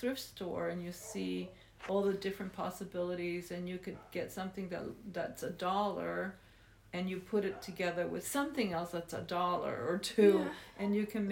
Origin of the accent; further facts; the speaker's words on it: Cuba; I grew up in Cuba